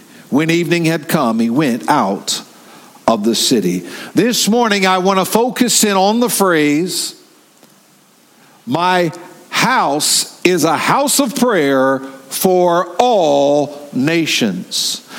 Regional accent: the South, United States; Now, we're from the South.

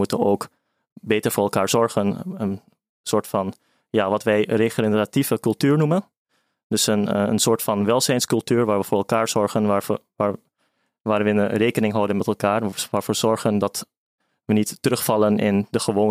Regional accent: Suriname; now in Amsterdam, Netherlands; In Suriname.

